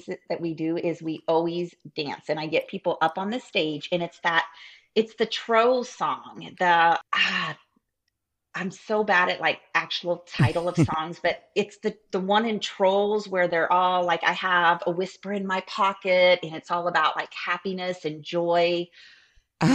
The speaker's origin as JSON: {"language": "English", "region": "Indiana", "country": "United States", "accent": "Southern", "said": "I'm right on the river, so I'm 5 minutes from Kentucky. So right. My accent is even more Southern because of that."}